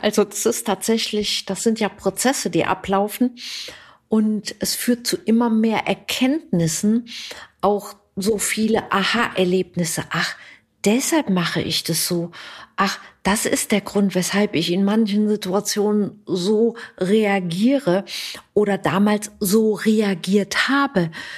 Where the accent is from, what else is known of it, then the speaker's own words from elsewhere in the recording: Rhineland, Germany; Bin ja Rheinländer, jeder Jeck ist anders